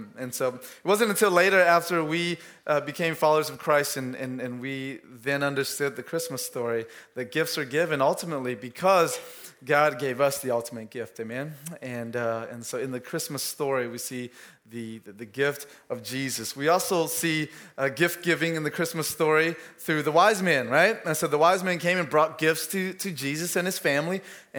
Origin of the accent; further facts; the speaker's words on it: Antioch, Tennessee, United States; also born or lived in Laos; I came from Southeast Asia. I was born in Laos, but our family came over to the U.S. when I was four and grew up. We went to East Nashville, but then I spent most of my childhood, my teenage years in Antioch